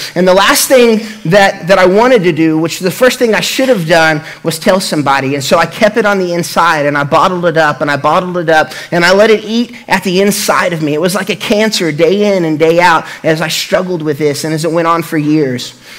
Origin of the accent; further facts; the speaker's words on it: Catoosa, Oklahoma, United States; I grew up in Catoosa, Oklahoma, and like I said, I was a middle child.